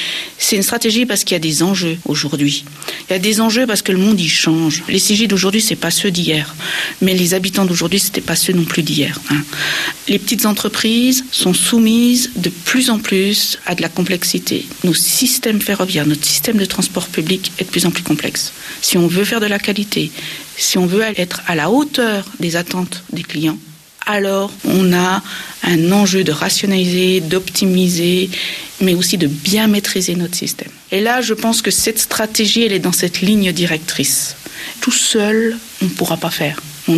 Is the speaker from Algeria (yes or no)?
no; Romandy, Switzerland; parce que je suis romande, donc je peux me le permettre.